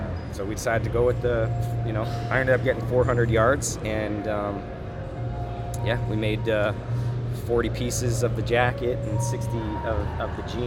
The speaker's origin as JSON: {"language": "English", "town": "Edmonton", "region": "Alberta", "country": "Canada", "tie": "born or raised there", "said": "a brand from my hometown, Edmonton, Alberta"}